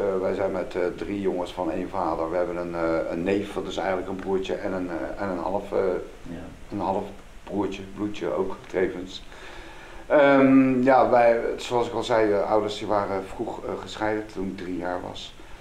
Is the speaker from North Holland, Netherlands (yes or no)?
no; The Hague, South Holland, Netherlands; Ik ben 55 en ik kom uit Den Haag.